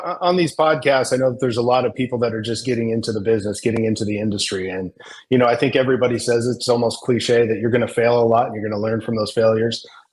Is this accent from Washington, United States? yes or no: yes; Wenatchee, Washington, United States; born there; I was born in Wenatchee, Washington.